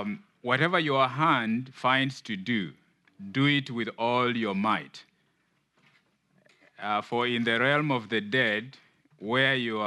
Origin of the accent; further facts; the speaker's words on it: Kenya; I'm from Africa, Kenya.